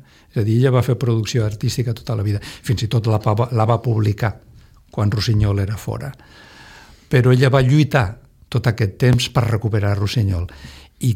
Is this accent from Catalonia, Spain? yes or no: no; Aranjuez, Community of Madrid, Spain; born there; jo vaig néixer a Aranjuez